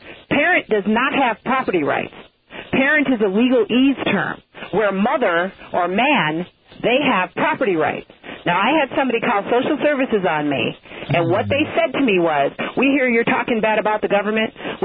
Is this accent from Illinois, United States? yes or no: no; Ohio, United States; I'm an American and Ohioan.